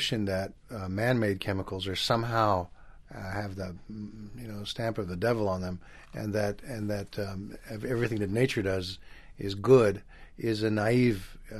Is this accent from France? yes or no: yes; France; first language French; English is a second language; I was brought up in France. French is my mother tongue. I speak Italian with a weird accent. And for some reason, I speak American.